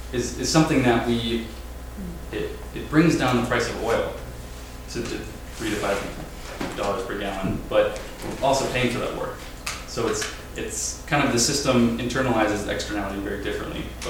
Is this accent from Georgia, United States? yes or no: no; North Dakota, United States; I'm from North Dakota, it's a mess.